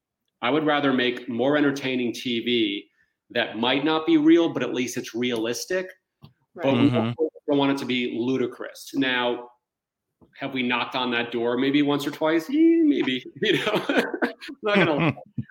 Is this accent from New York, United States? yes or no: yes; New York, United States; I'm from New York, so any excuse I have to get back there is always a great thing for me.